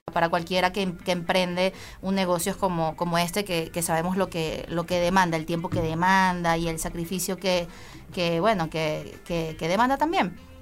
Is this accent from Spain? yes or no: no; Venezuela; moved away as an adult; now in Mexico; Yo soy venezolana, sí. Ya tengo ya 4 años en México.